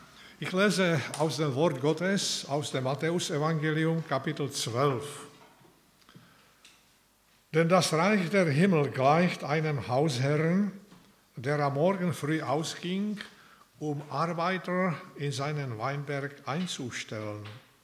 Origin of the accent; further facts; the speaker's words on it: Czechia; Mindestens bei uns zu Hause in Tschechien, da werde ich schon am zweiten Tag, glaube ich.